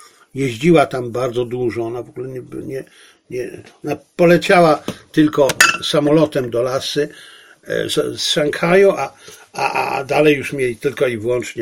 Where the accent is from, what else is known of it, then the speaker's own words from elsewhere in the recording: Zabrze, Silesian Voivodeship, Poland; Moją małą ojczyzną jest Zabrze.